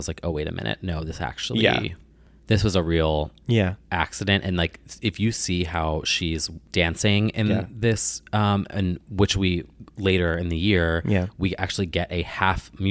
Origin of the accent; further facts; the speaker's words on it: New Jersey, United States; I mean, maybe it's because I'm from Jersey.